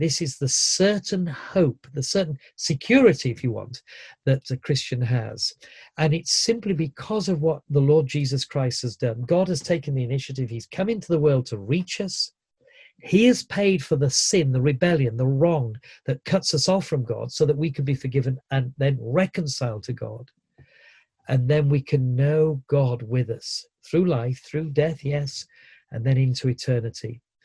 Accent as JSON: {"language": "English", "region": "Yorkshire and the Humber", "country": "United Kingdom", "said": "as a Yorkshireman, we're known for our bluntness"}